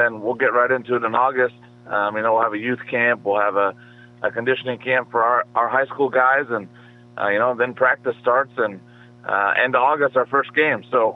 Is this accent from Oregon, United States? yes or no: yes; Sweet Home, Oregon, United States; So like I said, I'm originally from Sweet Home, so, it's not a, this would be the closest job I've had to home.